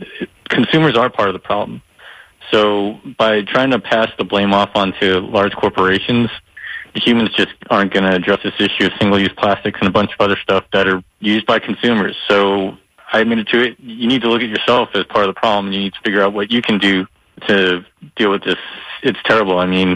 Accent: Florida, United States; now in Oregon, United States; I'm calling from Oregon. Grew up in Florida, though, so I still listen, catch the show every now and then.

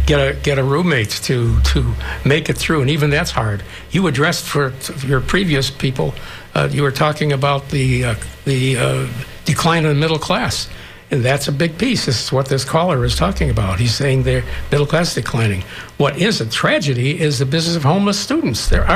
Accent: Midwest, United States; also born or lived in Long Island, New York; I was a superintendent in New York. I'm a Midwesterner. I came to the South a long time ago, and I love the South.

